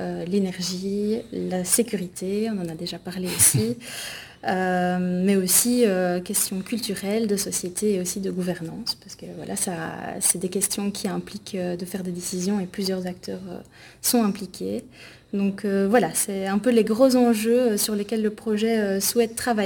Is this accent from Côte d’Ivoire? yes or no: no; Belgium; c'est des questions qui sont très sensibles chez nous en Belgique et qui le sont moins en France